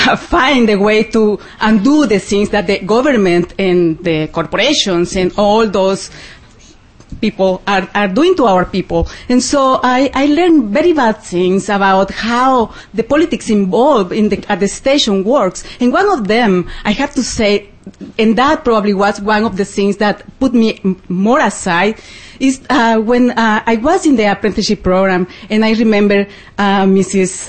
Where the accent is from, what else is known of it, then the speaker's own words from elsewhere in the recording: El Salvador; English is a second language; doesn't matter. … I'm from El Salvador